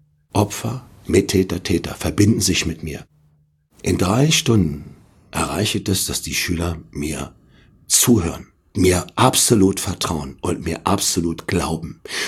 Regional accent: Berlin, Germany; ich komme aus Berlin-Neukölln und ich komme aus dem Kampfsport.

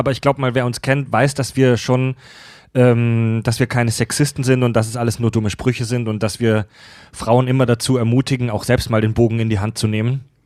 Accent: United States; German is a second language; Ich bin ja kein Deutscher, wie man von dem Namen ausgehen kann. Nein, tatsächlich komme ich aus den Vereinigten Staaten.

